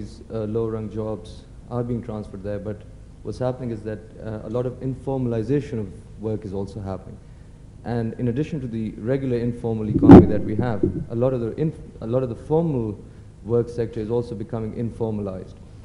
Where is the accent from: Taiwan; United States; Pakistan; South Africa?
Pakistan; I'm from Pakistan